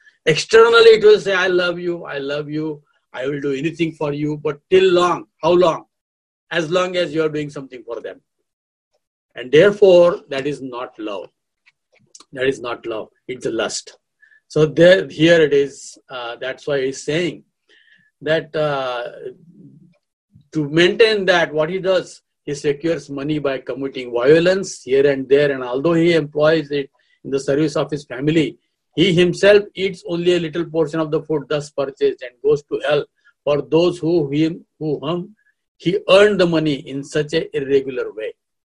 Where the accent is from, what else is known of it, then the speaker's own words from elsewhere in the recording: Pune, Maharashtra, India; moved away; because just about before I came here from India, the in Pune, in our society, there are so many dogs.